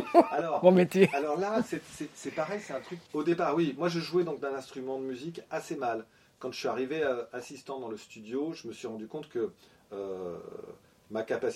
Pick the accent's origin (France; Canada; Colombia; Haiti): France; Versailles, Île-de-France; now in Paris, France; moi, après mon bac, j'ai quitté Versailles, je suis allé m'installer à Paris.